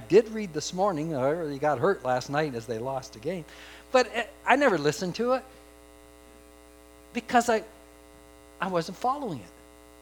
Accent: Hamilton, Ontario, Canada; When I grew up in Hamilton, I was a Ticat fan.

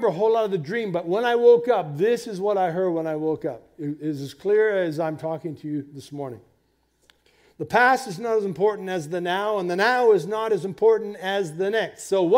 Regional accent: Simcoe, Ontario, Canada; When I was 16 in my hometown of Simcoe

